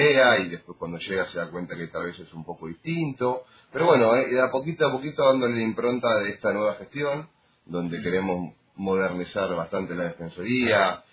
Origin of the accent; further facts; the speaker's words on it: Escobar, Buenos Aires Province, Argentina; yo soy nacido y criado en Escobar